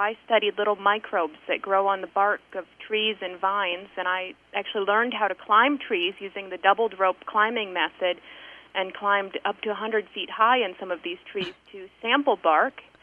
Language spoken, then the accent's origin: English; Atlantic, Iowa, United States; Well, so I grew up in Atlantic, and I went to AHS and graduated there